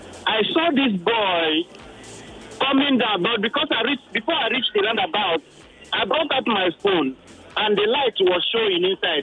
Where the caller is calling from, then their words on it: Ikeja, Lagos, Nigeria; I'm calling from Ikeja.